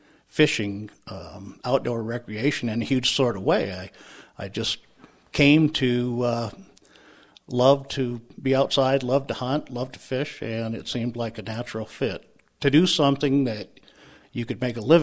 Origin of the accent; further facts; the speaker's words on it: Brady, Montana, United States; I grew up in Brady, Montana. My mother worked in Conrad at the courthouse, and my dad was a grain merchant.